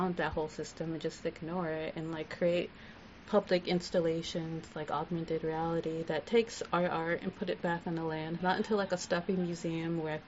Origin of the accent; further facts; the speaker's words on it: Minneapolis, Minnesota, United States; I grew up in South Minneapolis in a neighborhood called Little Earth, which is like a Native urban community, and I attended Four Winds, which is a Native magnet school